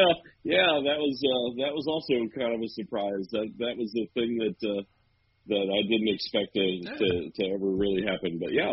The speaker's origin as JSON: {"language": "English", "region": "Maryland", "country": "United States", "tie": "born or raised there", "said": "when we were driving through my home state of Maryland"}